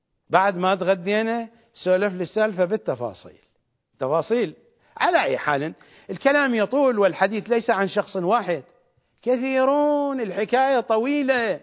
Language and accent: Arabic; Iraq; اليمني نوع من أنواع الأحذية الرخيصة عندنا في العراق في الأزمنة القديمة